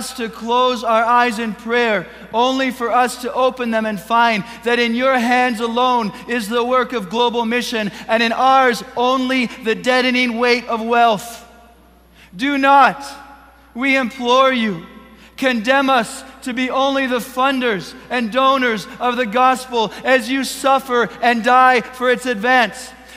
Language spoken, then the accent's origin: English; Kenya; born there; I was born in Kenya.